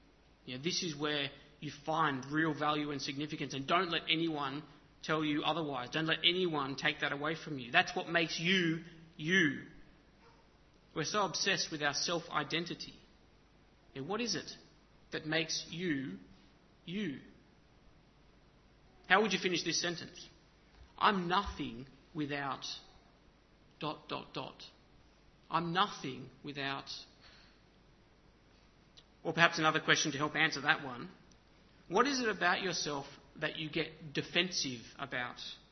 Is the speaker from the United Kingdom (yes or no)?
no; Carlingford, New South Wales, Australia; I grew up in Carlingford, not that far away from here, and when I was a kid, I thought it was the centre of Sydney, if not the world.